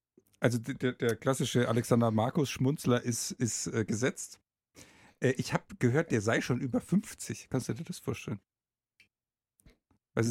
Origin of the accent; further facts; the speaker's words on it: Baden-Württemberg, Germany; Und als Schwabe will ich das dann schon genutzt wissen.